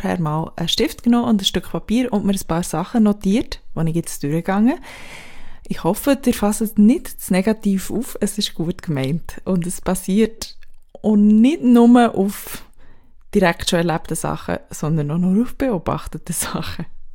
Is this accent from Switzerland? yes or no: yes; Switzerland; now in Berlin, Germany; mit einer Dienstleistung von mir als Schweizerin in Berlin